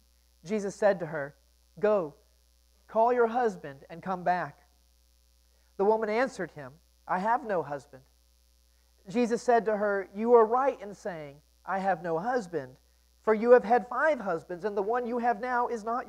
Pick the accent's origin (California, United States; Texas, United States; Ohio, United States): Texas, United States; Argyle; I am actually originally from Argyle, Texas. I am a long ways from where I grew up and call home.